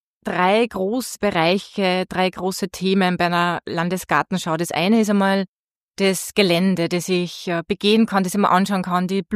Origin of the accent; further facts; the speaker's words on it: Linz, Upper Austria, Austria; born there; bin 51 Jahre, bin gebürtige Linzerin und wohne aber jetzt schon sehr lange im Innviertel